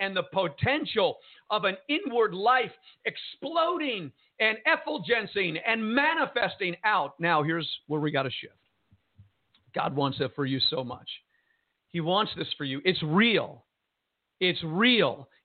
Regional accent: Jersey City, New Jersey, United States; born there; I was born in Jersey City, New Jersey.

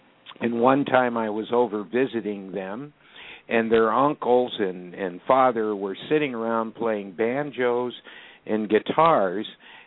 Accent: Louisville, Kentucky, United States; born there; I was born in Louisville, Kentucky, and my father was an Indianapolis race car driver

